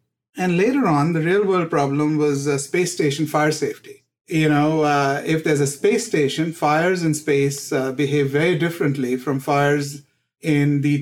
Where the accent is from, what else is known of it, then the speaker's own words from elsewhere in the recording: India; I grew up in the Indias, which was an India centered in post-colonial times, where there was lack of opportunity.